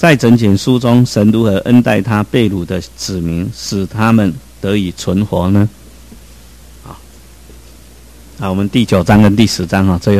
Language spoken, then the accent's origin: Chinese; Taiwan; 所以我们在台湾，虽然我们台湾人数不多